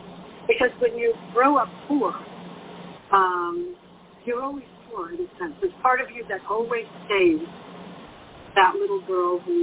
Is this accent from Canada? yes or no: no; Brooklyn, New York, United States; Well, first I grew up in Williamsburg until